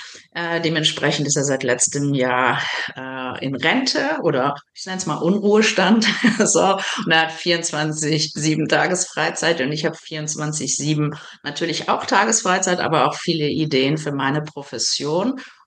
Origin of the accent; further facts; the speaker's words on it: North Rhine-Westphalia, Germany; born there; moved away as an adult; ursprünglich komme ich aus der Nähe von Düsseldorf, da bin ich geboren und habe mich dann aber mit 21 Jahren aufgemacht, immer dahin zu gehen, wo es den Job gab, auf den ich Lust hatte.